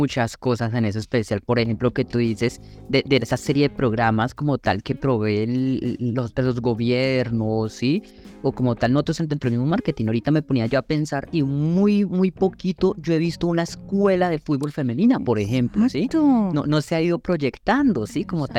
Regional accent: Colombia

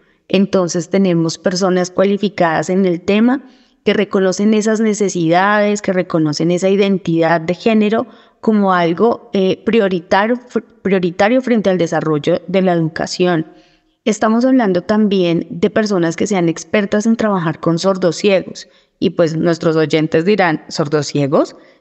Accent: Colombia; first language Colombian Sign Language; Spanish is a second language; mi primera lengua es lengua de señas colombiana, y la segunda lengua que he adquirido es el español.

